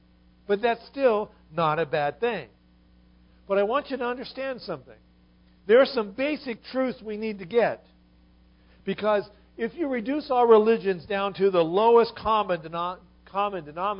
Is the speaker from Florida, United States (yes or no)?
no; Ohio, United States; I grew up in Ohio and then out here